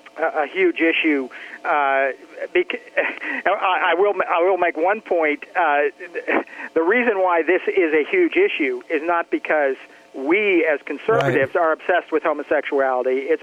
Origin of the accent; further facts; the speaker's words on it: Massachusetts, United States; interned with my local congressman from my hometown, from Massachusetts, where I was living at that time